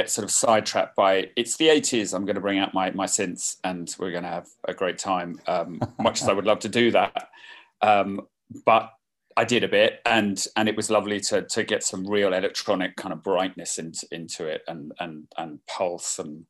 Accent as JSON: {"language": "English", "region": "England", "country": "United Kingdom", "said": "as an English person, as very much bits of our society and the way we have a sort of strange class-ridden hierarchy"}